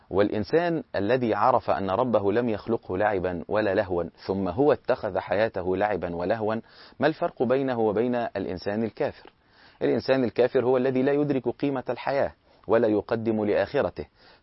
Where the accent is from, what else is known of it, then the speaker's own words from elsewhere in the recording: Egypt; كان عندنا في مصر هذا، إن إحنا أغلب المساجد تصلي به كل يوم بجزء.